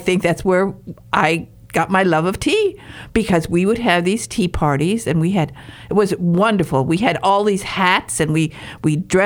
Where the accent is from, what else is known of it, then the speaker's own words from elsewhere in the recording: Michigan, United States; I'm from Northern Michigan, and we mispronounce everything up there.